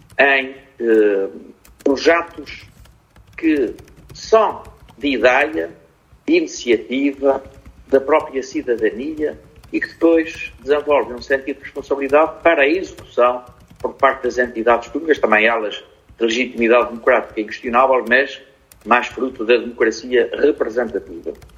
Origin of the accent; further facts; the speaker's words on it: Azores, Portugal; enquanto cidadãos, enquanto açorianos, que somos uma realidade em que cada ilha vale também por si e pelo tudo